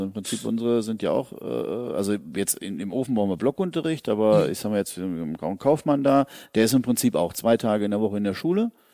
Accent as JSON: {"language": "German", "country": "Germany", "said": "bei uns in Deutschland ist es halt so, dass wir da ständig irgendwelche Diskussionen haben über Holzfeuerungen"}